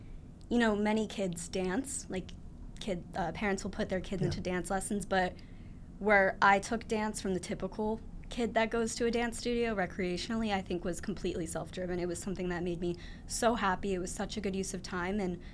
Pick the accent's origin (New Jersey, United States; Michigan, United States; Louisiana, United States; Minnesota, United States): New Jersey, United States; I'm from New Jersey, right. So I really wanted to get out of the cold.